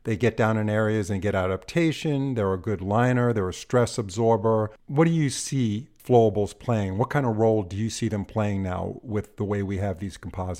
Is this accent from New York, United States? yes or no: yes; New York, United States; I'm from New York originally, and it's hard for me to say that word